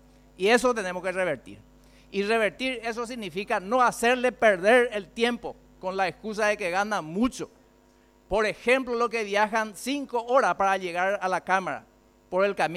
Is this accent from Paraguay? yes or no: yes; Paraguay; Voy a seguir siendo, sí, ciudadano paraguayo, contribuyente y preocupado por la República del Paraguay